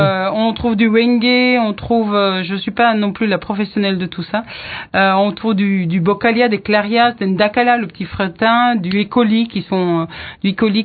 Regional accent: Belgium; moi je viens de Belgique

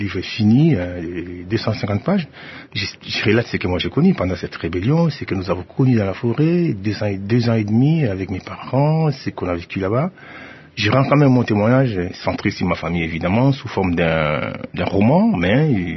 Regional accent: Ouattara, Orientale, DR Congo; born there; je suis né à Ouattara et dans la province orientale, ma province d'origine.

